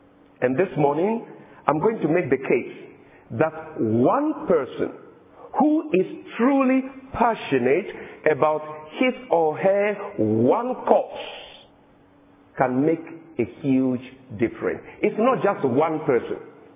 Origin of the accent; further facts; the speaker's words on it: Ghana; Adventists in my home country, one city, we are more than 30,000 members in Ghana.